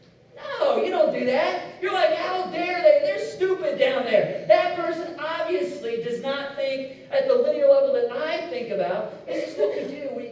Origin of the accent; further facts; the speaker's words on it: Indianapolis, Indiana, United States; I can remember growing up, I grew up on the east side of Indianapolis.